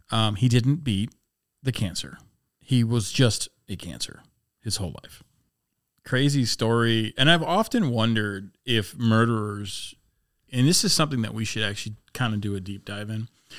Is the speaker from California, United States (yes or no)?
no; Florida, United States; Also, I'm from South Florida, and half my family's Cuban, so I can do the accent if I want